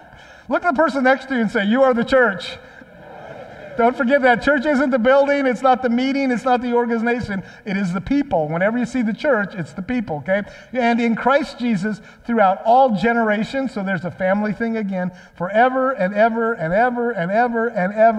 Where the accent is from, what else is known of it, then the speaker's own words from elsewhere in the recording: Aberdeen, Washington, United States; I grew up in Aberdeen, which is just at the bottom of the rainforest down there, and we spent a lot of time up in the rainforest.